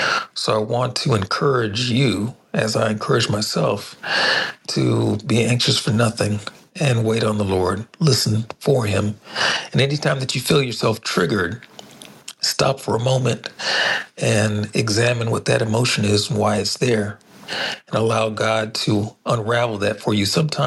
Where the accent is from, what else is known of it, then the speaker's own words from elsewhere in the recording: Tacoma, Washington, United States; and I'm hailing from Tacoma, Washington